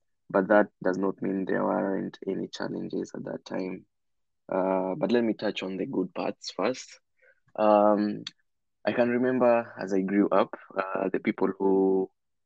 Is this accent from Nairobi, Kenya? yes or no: yes; Kariobangi, Nairobi, Kenya; I mean, soccer was like a major part of me while growing up in Kariobangi.